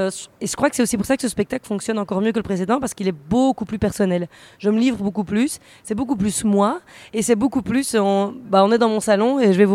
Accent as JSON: {"language": "French", "country": "Belgium", "said": "Quand on est belge, on a un peu."}